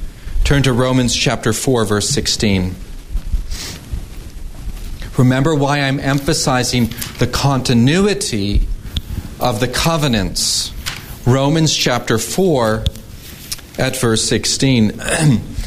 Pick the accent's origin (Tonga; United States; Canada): Canada; She's from France. I'm from Canada.